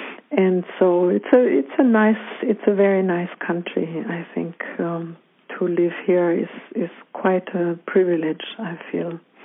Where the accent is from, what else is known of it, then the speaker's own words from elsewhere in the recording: Messkirch, Baden-Württemberg, Germany; In Germany, in a little town called Meskirch.